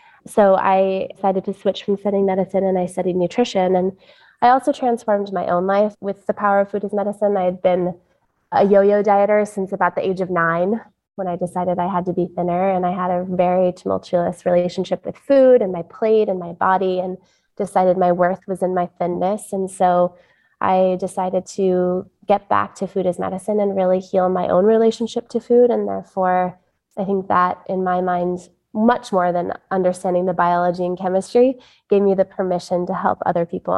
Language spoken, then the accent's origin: English; Sedona, Arizona, United States; now in New York City, United States; I grew up in Sedona, Arizona.